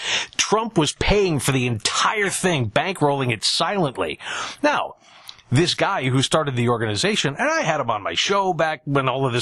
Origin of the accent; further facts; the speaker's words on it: Buffalo, New York, United States; I'm a Bills fan. I grew up in Buffalo.